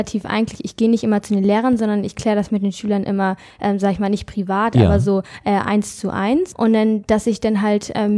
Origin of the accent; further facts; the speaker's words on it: England, United Kingdom; German is a second language; ich komme ja also aus England und da ist der Akzent wie in Amerika ja ganz anders.